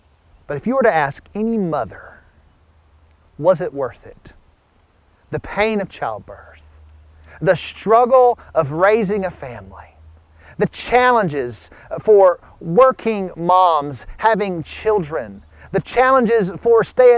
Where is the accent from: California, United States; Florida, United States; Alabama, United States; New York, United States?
Alabama, United States; as I grew up in Northwest Alabama, I'm the second of five boys.